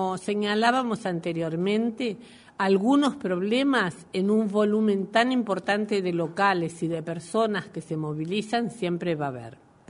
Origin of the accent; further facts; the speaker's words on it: Uruguay; Lo que sí debemos, como uruguayos, trabajando por un solo Uruguay